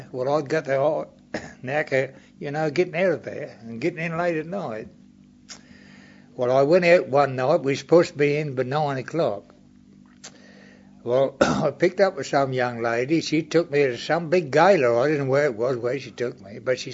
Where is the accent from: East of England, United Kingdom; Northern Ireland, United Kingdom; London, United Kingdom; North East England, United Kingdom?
East of England, United Kingdom; Cambridge; Well, I come from Cambridge, she said.